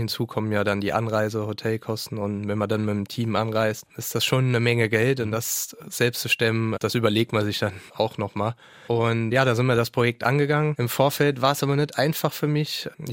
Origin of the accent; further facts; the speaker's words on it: Saarbrücken, Saarland, Germany; Ich bin ein Saarbrücker Bub, bin in Saarbrücken geboren.